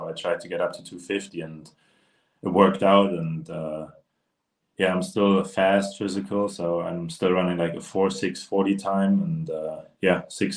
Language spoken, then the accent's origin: English; Germany; English is a second language; I played for my hometown team in Germany. It's more like a hobby over here.